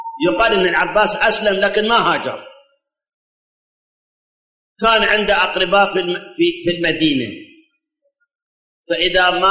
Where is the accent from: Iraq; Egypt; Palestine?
Iraq; احنا عندنا بالعراق